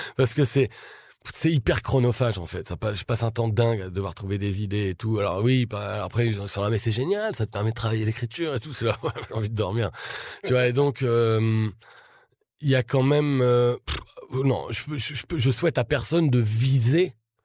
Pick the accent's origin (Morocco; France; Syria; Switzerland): France; Abbeville, Hauts-de-France; born there; Je suis né dans la Somme, à Abbeville